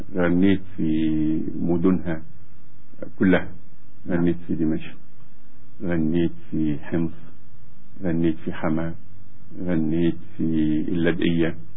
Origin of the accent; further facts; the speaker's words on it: Egypt; خيبة أمل ركبة جمل زي ما بيقولوا عندنا في مصر